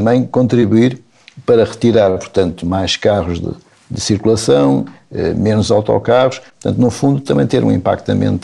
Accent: Porto, Norte, Portugal; Eu confesso que eu sou tripeiro e não conheço as anedotas que me está a referir.

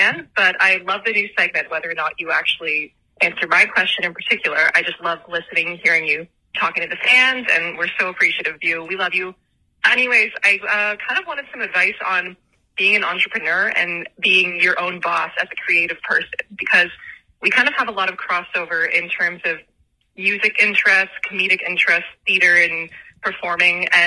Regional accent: Canada; I'm also Canadian.

